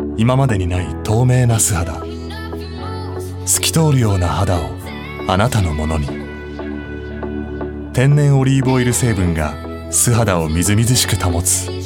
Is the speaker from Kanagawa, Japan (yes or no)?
yes; Yokohama, Kanagawa, Japan; 珍しい名字なのでよく出身地を聞かれるんですけども、横浜出身です。